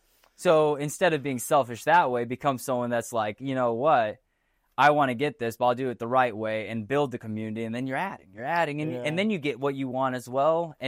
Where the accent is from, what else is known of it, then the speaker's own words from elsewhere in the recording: United States; now in abroad; I'm American. I love my country, and I want to see my country standing strong as one.